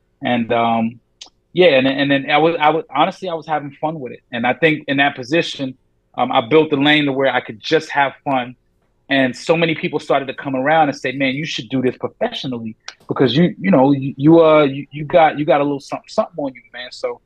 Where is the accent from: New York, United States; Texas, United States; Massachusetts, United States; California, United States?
New York, United States; New York City; I grew up in New York City, and, you know, my childhood was not the best childhood